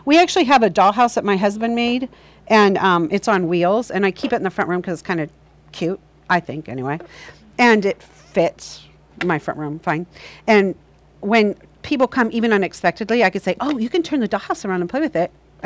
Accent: Ohio, United States; I'm from Ohio. I have a friend back east, and her husband, he's a pastor, and we all grew up together.

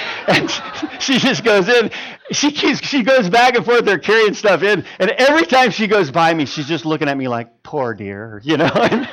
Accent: Pensacola, Florida, United States; Well, I'm from Pensacola, Florida.

